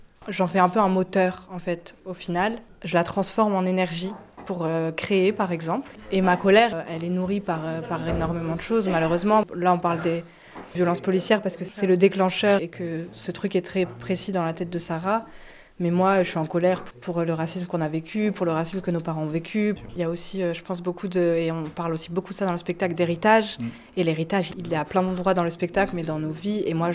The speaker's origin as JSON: {"language": "French", "country": "Algeria", "lives_now": "France", "said": "je suis algérienne en France."}